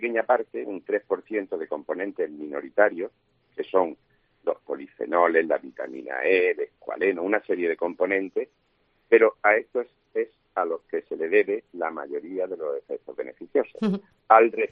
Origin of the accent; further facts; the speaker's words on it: Andalusia, Spain; yo soy almeriense y además de la zona del Levante, y espero pronto poder escaparme.